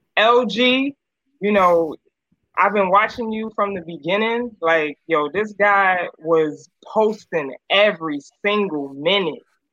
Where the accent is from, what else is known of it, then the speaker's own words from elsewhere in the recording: Bronx, New York, United States; So I played like I told you guys, I'm from the Bronx, and I'm from a basketball family.